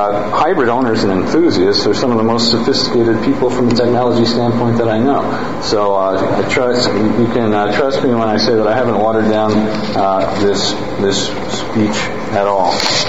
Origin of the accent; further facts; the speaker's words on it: Madison, Wisconsin, United States; also born or lived in California; I am from Madison originally, and then left, got my doctorate at University of California, Berkeley